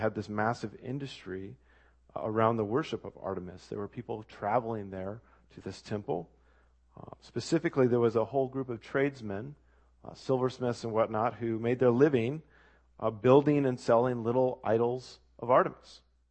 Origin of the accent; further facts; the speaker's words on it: Eugene, Oregon, United States; I remember growing up in Eugene, I think it was in the early 90s